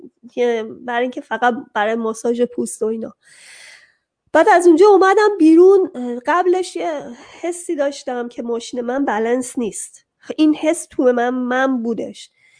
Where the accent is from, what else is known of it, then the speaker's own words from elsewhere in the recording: Iran; moved away as an adult; خیلی با خودم کلنجار رفتم تا از ایران اومدم بیرون